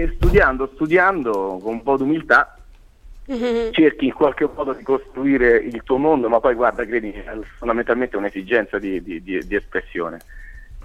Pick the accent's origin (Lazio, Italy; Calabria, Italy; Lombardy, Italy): Lazio, Italy; Rome; No, sono di Roma. Roma.